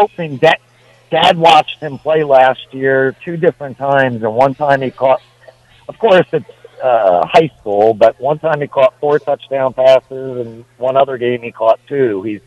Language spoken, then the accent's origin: English; New Jersey, United States; I'm originally from New Jersey, and ironically, my father graduated from the same high school, Lincoln High School, that Marsalis graduated from.